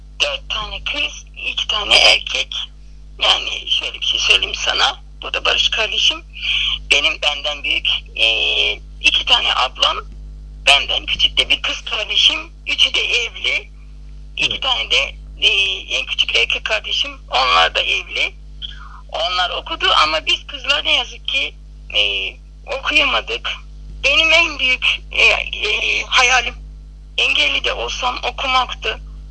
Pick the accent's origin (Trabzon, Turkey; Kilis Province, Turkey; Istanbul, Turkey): Trabzon, Turkey; Bir köy kızıyım, yani Trabzon'da doğdum ama köyde büyüdüm.